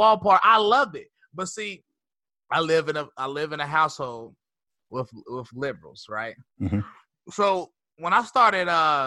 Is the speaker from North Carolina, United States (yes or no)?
yes; High Point, North Carolina, United States; Well, I grew up in High Point, North Carolina.